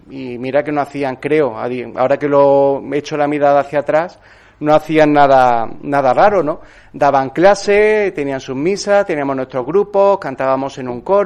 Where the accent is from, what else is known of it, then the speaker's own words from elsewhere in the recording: Córdoba, Andalusia, Spain; Yo soy de Córdoba, soy el menor de cuatro hermanos